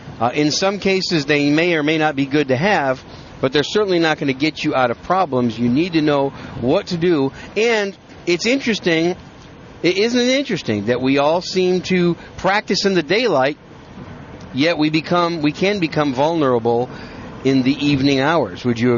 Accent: Wisconsin, United States; also born or lived in New York City; now in Texas, United States; I was born in New York City, raised in Wisconsin. Now I live in the great gun-friendly state of Texas. So that makes me a Yankee with a gun.

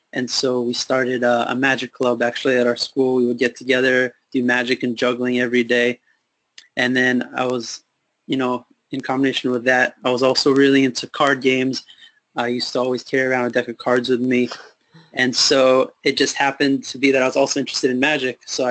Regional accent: Los Angeles, California, United States; now in New York, United States; I'm from Los Angeles, and that's pretty much where I grew up. I did my undergrad at UCSD, so I lived there for 4 years.

